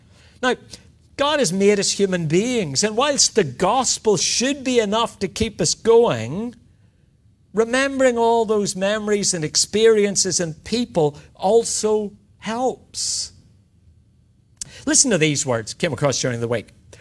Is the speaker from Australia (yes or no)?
yes; Australia; Now, I know we're Australian evangelicals. We often shy away even from this ritual.